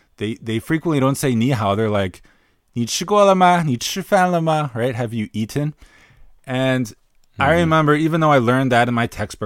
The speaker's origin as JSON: {"language": "English", "region": "Florida", "country": "United States", "said": "I come from Florida, and I went sea kayaking through the Everglades"}